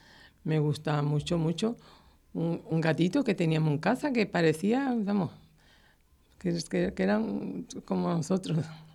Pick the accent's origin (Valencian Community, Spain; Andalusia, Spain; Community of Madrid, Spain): Andalusia, Spain; Gerena; born there; Yo nací en Gerena, provincia de Sevilla.